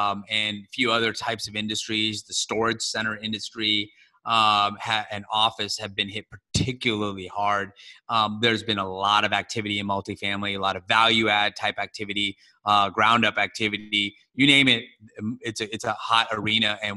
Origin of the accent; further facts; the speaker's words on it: Ohio, United States; now in San Antonio, United States; So I've been in San Antonio for about 10 years. I moved here from the north. I grew up in Ohio, got tired of the cold, and really just packed up my bags and moved to Texas.